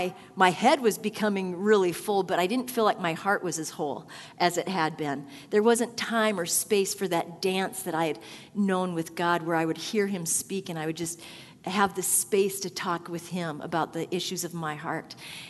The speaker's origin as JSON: {"language": "English", "region": "South Dakota", "country": "United States", "tie": "born or raised there", "moved": "as an adult", "said": "I grew up in South Dakota, so made the trek west."}